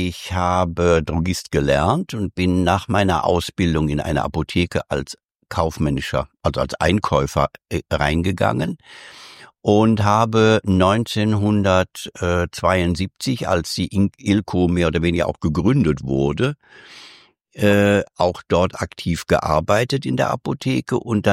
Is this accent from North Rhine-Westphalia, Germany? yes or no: yes; North Rhine-Westphalia, Germany; mit dem damaligen Regionalleiter im Bergischen Land, wo ich herkomme